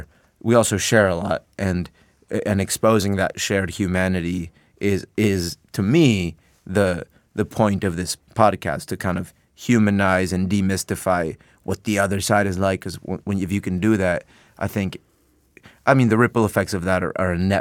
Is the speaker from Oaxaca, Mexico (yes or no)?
no; Mexico City, Mexico; also born or lived in San Diego; I mean, I was born in Mexico City, funnily enough